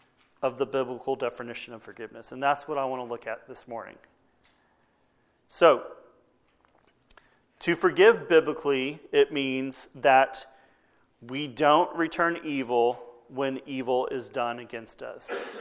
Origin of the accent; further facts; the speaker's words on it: Texas, United States; That's kind of what I grew up hearing back in Texas